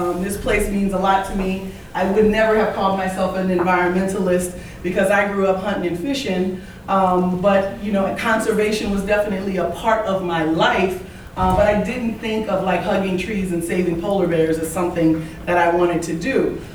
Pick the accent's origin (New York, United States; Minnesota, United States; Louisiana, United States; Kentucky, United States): Louisiana, United States; I am from St. Tammany Parish. I'm from just in between Slidell Incorporated and Lacombe Incorporated, a place called Bayou Vincent or Bayou Vincent. My family has been there since the 1770s.